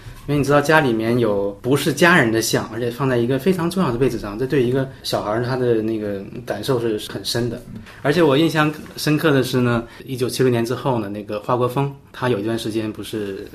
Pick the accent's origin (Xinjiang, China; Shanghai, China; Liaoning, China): Liaoning, China; 还有呢，我家是辽宁的